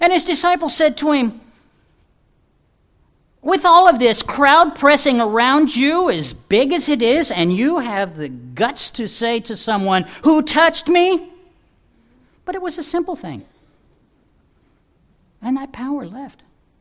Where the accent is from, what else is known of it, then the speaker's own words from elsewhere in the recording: Lincoln, Nebraska, United States; I grew up in Lincoln, Nebraska